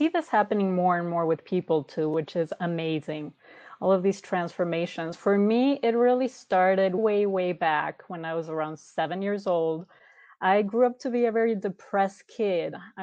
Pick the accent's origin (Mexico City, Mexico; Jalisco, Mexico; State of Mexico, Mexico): Mexico City, Mexico; I grew up in Mexico City, and there's not a lot of that there.